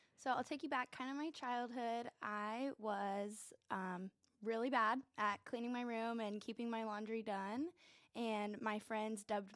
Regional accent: Yorktown, Indiana, United States; Well, technically, I'm from Yorktown.

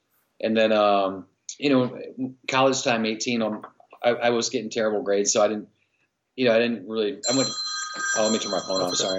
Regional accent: St. Louis, Missouri, United States; also born or lived in Biloxi, Mississippi; But I came to St. Louis in an early age, and I grew up here

